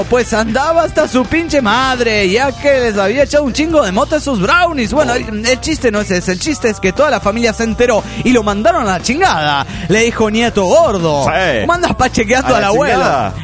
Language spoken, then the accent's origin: Spanish; Río Cuarto, Córdoba, Argentina; de Río Cuarto, Córdoba, Argentina.